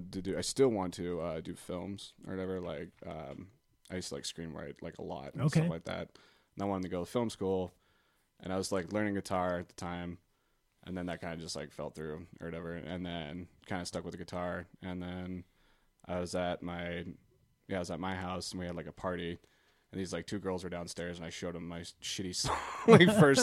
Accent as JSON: {"language": "English", "town": "Spokane", "region": "Washington", "country": "United States", "said": "I'm from Spokane, and then I graduated out in Chewila."}